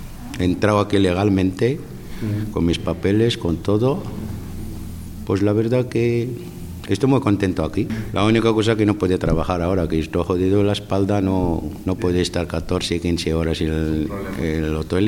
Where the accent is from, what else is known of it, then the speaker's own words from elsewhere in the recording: Morocco; Spanish is a second language; now in Irún, Spain; Soy marroquí.